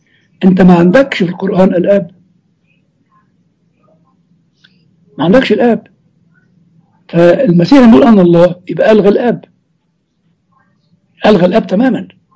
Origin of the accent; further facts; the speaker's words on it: Egypt; قلت له يعني عندنا في مصر يقول لك ألطم ولا قطع هدومي